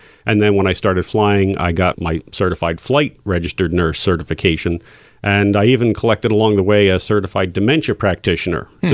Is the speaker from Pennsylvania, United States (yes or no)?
yes; Philadelphia, Pennsylvania, United States; my goal would be still headquartered here in Philadelphia. I love Philadelphia. It's my hometown.